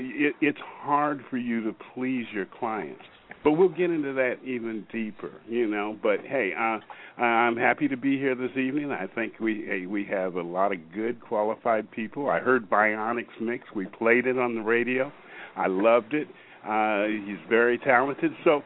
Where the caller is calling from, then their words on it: Federal Way, Washington, United States; I'm calling in from Washington State. I'm up here in Federal Way, which is right outside of Seattle, Pacific Northwest.